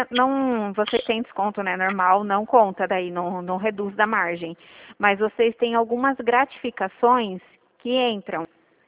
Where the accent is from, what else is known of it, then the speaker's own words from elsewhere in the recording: Itu, São Paulo, Brazil; eu sou daqui de Itu.